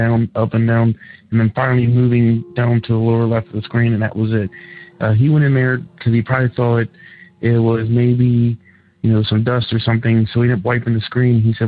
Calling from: Cincinnati, Ohio, United States; I'm calling from Cincinnati, Ohio.

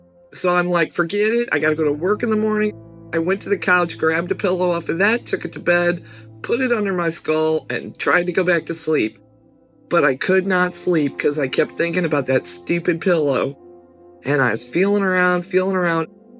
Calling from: St. Louis, Missouri, United States; I'm calling from St. Louis, Missouri, and I have a couple stories for you.

